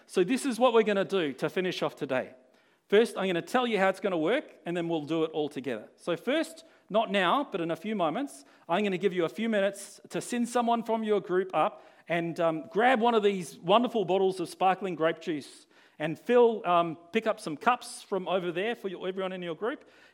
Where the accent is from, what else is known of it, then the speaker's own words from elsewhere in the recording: Australia; now in New Zealand; I remember when I was 18 years old, I was growing up in Australia